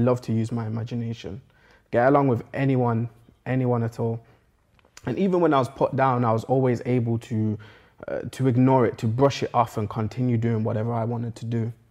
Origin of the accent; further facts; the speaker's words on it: Nottingham, East Midlands, United Kingdom; Yes, I am 21 years old. I grew up here in Nottingham in the New Baseford area.